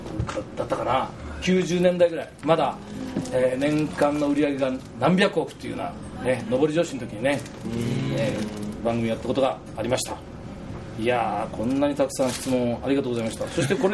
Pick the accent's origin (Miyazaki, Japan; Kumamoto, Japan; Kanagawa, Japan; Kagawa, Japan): Kumamoto, Japan; Arao; 荒尾にも競馬場がありましたよ、僕のふるさと。